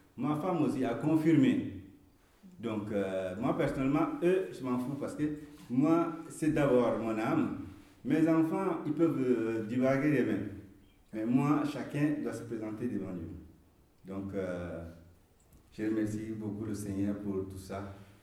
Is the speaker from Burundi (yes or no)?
no; Chad; moved away; ce verset, c'est la seule chose qui m'est restée de mon enfance, de souvenir que j'ai quitté le Tchad quand j'ai quitté le Tchad en 1979, jusqu'à aujourd'hui.